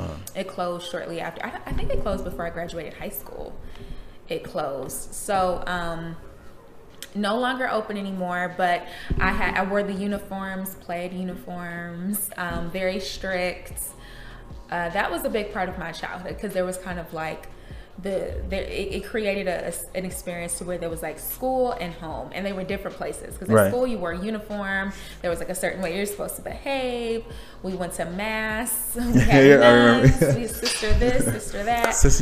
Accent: Detroit, Michigan, United States; Yes, I'm from Detroit. So it was cold. It's nice to be down here because it's a bit warmer.

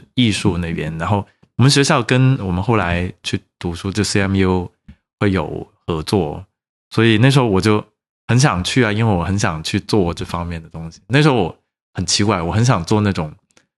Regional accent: Guangzhou, Guangdong, China; 对，我就讲说我对啊我中国人，然后我是广东的这样子

